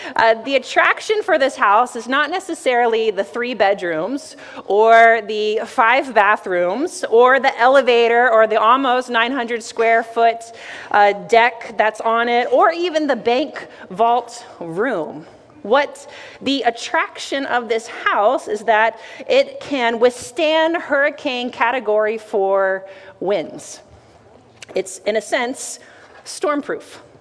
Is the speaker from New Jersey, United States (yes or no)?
no; Virginia, United States; moved away as an adult; now in New York, United States; I grew up in Virginia, and I loved it there, and I had the opportunity to move here to New York in 2005